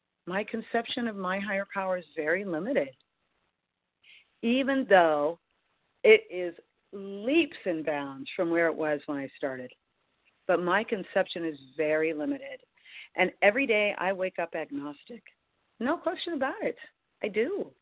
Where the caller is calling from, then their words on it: California, United States; I'm calling from Northern California.